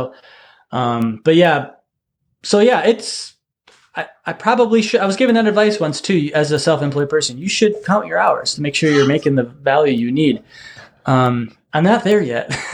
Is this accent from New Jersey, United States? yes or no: no; Duluth, Minnesota, United States; Well, he's from Duluth, you know, I don't know if you knew that. He's from my hometown.